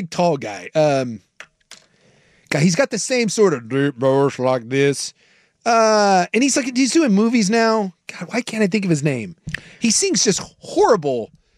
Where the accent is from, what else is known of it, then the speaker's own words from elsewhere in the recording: Anchorage, Alaska, United States; also born or lived in Vancouver, Washington; I'm sorry, like, I'm from Anchorage, Alaska via Vancouver, Washington.